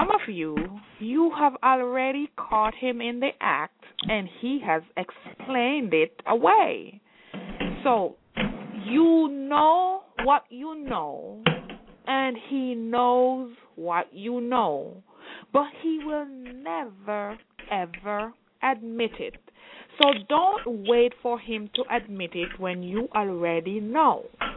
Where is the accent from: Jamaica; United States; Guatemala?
Jamaica; I'm an immigrant straight spouse. I am from Jamaica.